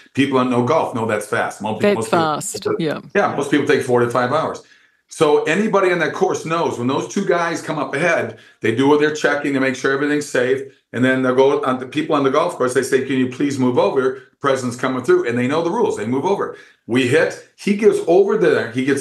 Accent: Minnesota, United States; I'm a Big Ten guy, too. I grew up in Minnesota, so we just recently played against Michigan.

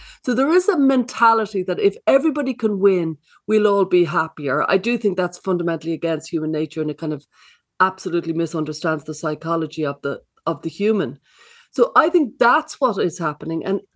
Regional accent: Ireland; As an Irish person, I'm a bit bitter about that, but our day will come.

